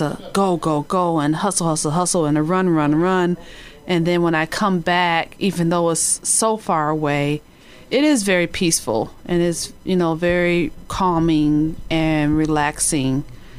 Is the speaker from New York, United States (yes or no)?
no; Detroit, Michigan, United States; Like, I'm from Detroit. It's 550 miles. It's a 9-hour drive. And I didn't like being so far from family.